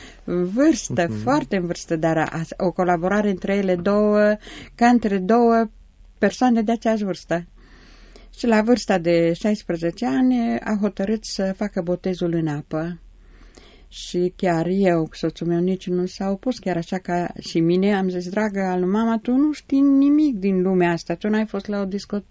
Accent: Bistrița, Bistrița-Năsăud, Romania; eram în Cluj, deja lucram la Cluj, că altfel sunt din Bistrița, Bistrița Năsăud.

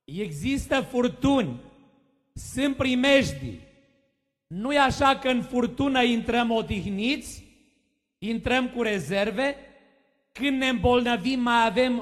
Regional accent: Șerpeuș, Romania; vin de la Șerpeuș, o localitate de frați romi din Banat, din zona Ardealului, între Arad și Oradea.

